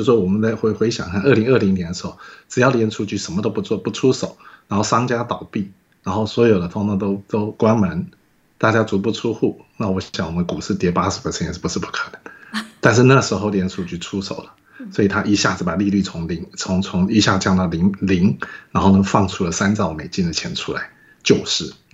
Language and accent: Chinese; Taiwan; 我是台湾人